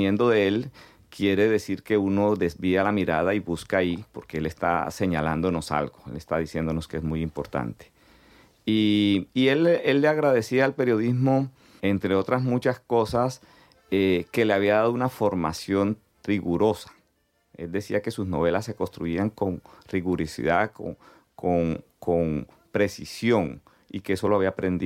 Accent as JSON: {"language": "Spanish", "town": "Cartagena", "region": "Bolívar", "country": "Colombia", "lives_now": "Barcelona, Spain", "said": "yo soy de Cartagena"}